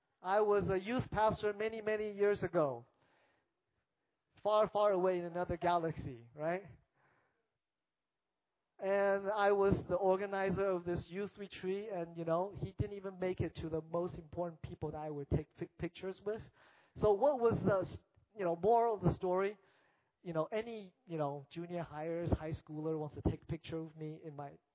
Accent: California, United States; I love basketball. I come from the Bay Area, and it's a great season of basketball for Warriors fan.

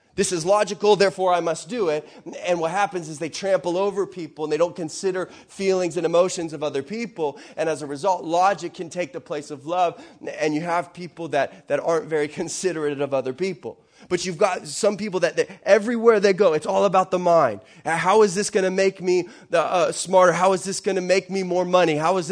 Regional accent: Florida, United States; Like, I'm Christian because, well, I'm from Florida, and that's kind of what people do.

